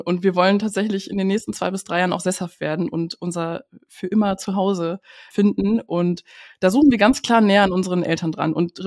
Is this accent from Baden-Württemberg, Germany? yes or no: no; Berlin, Germany; born there; Ich bin in Berlin geboren und ja, wohne ja mittlerweile auch ein bisschen außerhalb.